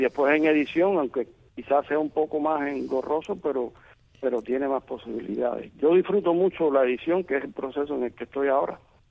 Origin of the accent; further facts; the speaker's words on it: Guanabacoa, Havana, Cuba; born there; Yo soy un hombre de ciudad, nací en Guanabacoa, un pequeño pueblo de mucha tradición cerca de La Habana, pero me gusta mucho la ciudad, vivir en la ciudad. Y no soy un hombre de campo